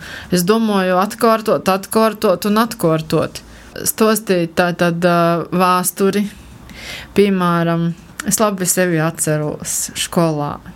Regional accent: Latgale, Latvia; es esmu uzauguši pīrobežā, ir Latgaļi, ir skatījusies tos pašus raidījumus, ir tie paši krīvu kanāli mums te bija

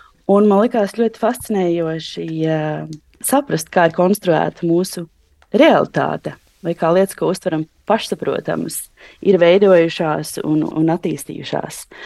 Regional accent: Lielvarde, Ogre Municipality, Latvia; moved away as an adult; also born or lived in Norway; Es nāku no Lielvārdes Latvijā

